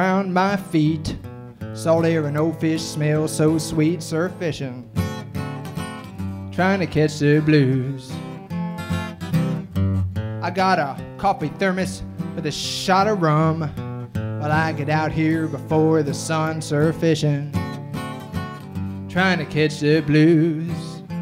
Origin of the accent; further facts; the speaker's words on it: Ohio, United States; born there; now in Florida, United States; Well, I wasn't lucky enough to be a Florida cracker because I was born in Ohio.